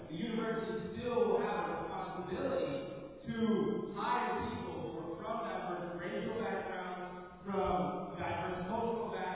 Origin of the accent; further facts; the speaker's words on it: Texas, United States; because I'm a person from Texas. I am a Democrat in Texas